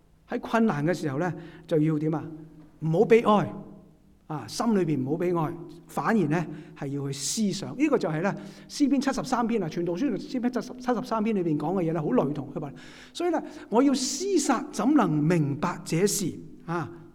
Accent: China; 我們中國人都是這樣說的

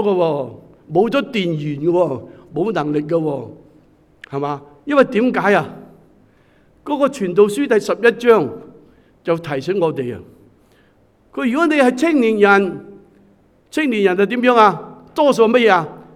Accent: China; 我哋中国人最中意啦

